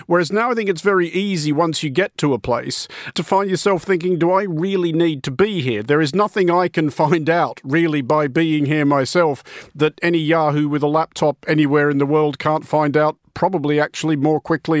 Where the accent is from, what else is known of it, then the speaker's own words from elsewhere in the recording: Australia; I was obviously inevitably struck as an Australian by James Tyler's photo essays